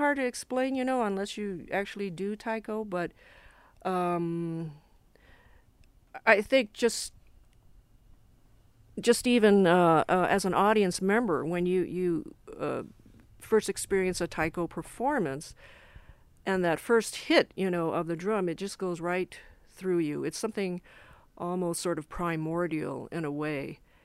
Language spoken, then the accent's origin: English; Anchorage, Alaska, United States; moved away; also born or lived in San Francisco; mainly because I grew up in Anchorage. And then when I came to San Francisco, I was going to art school.